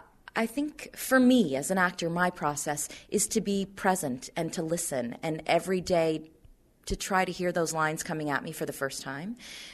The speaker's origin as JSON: {"language": "English", "town": "Cape Breton", "region": "Nova Scotia", "country": "Canada", "said": "went home to Cape Breton, and I'm from the East Coast, and just kind of had a nice work life balance."}